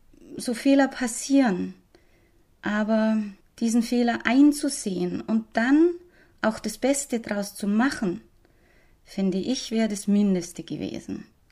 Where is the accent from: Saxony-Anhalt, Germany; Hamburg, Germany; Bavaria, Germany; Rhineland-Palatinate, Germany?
Bavaria, Germany; accent: Bavarian; Das ist auch der Grund, warum ich zum Beispiel in meinem Dialekt schwätze. Ich komme aus Bayern und ich fühle mich wohl, wenn ich bayerisch reden kann.